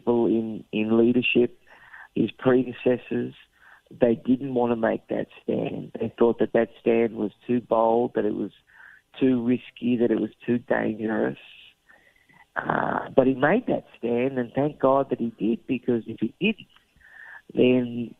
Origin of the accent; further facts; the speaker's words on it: Australia; I'd be speaking Japanese and eating sushi as an Australian.